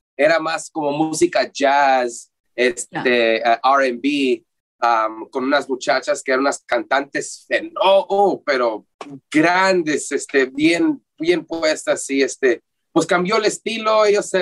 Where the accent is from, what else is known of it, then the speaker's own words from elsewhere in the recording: San Diego, California, United States; aquí en San Diego, donde soy, aquí California, San Diego, somos chicanos, aquí cerca de Tijuana